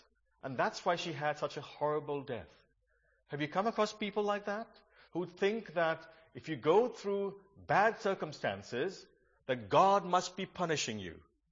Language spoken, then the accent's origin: English; Goa, India; When I went to Goa, I'm from Goa, in case you don't know